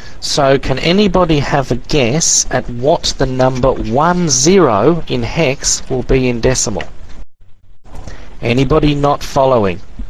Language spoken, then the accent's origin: English; Australia; accent: Australian; given my Aussie accent.